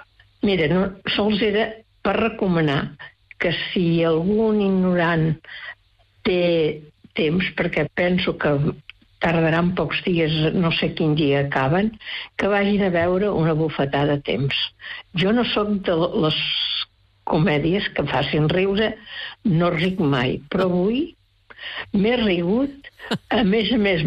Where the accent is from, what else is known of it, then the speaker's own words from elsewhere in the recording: Catalonia, Spain; accent: Girona; perquè jo sóc de l'Empordà.